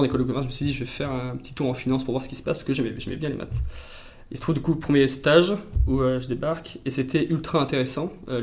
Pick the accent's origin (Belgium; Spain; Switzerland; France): France; Auvergne-Rhône-Alpes; J'avais un bon penchant sur l'environnement, parce que du coup, j'ai grandi dans la Drôme.